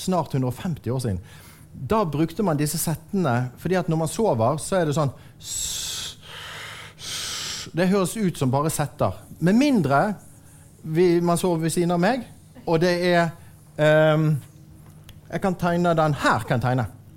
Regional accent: Western Norway, Norway; Jeg kommer jo fra Vestlandet. Der var det jo mange som jobbet i olje og sånn.

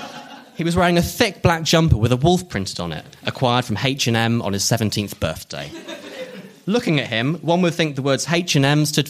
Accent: South East England, United Kingdom; at Truck Festival 2010, right, in my hometown in Oxfordshire.

